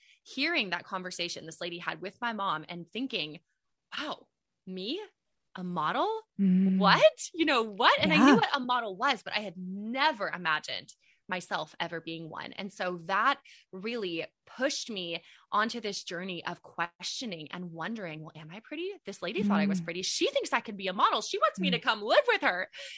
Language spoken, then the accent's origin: English; San Antonio, Texas, United States; And we were actually in Dallas for a little mother-daughter getaway. We're from San Antonio.